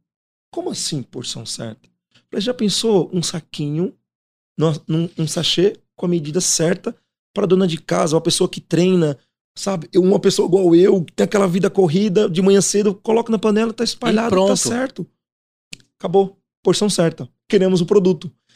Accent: Bahia, Brazil; eu sou baiano, amo fazer, amo tapioca.

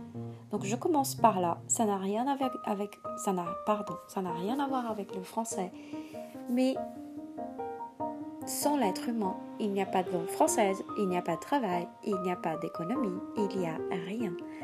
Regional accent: Recife, Pernambuco, Brazil; born there; French is a second language; Je suis brésilienne, je suis née à Recife dans le nord-est du Brésil. J'ai 39 ans en 2020, si vous m'écoutez en 2021, j'aurai 40 ans.

